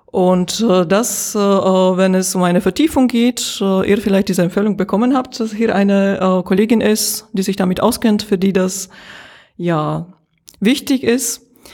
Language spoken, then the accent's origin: German; Slovakia; now in Germany; Ich bin in der Slowakei geboren und dort aufgewachsen und seit knapp 20 Jahren in Deutschland.